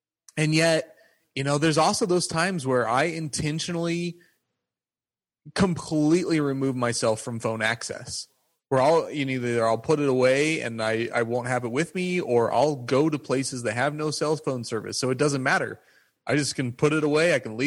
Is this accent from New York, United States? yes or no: no; Wyoming, United States; You know, I'm from Wyoming. I love firearms. I love guns.